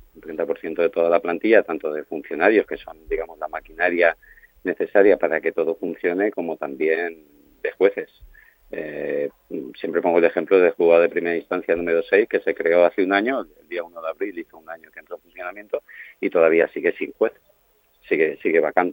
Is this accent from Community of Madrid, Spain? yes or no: no; Valencia, Valencian Community, Spain; now in Ibiza, Spain; incluso yo mismo soy de Valencia.